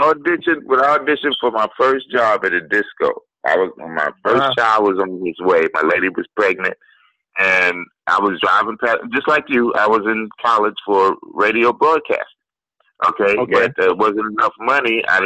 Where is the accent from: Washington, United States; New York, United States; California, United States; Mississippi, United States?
New York, United States; I'm from New York. I grew up with Frankie Crocker